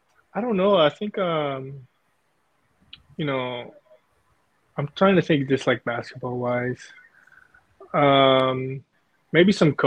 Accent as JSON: {"language": "English", "region": "California", "country": "United States", "tie": "born or raised there", "said": "you know, we grew up in California."}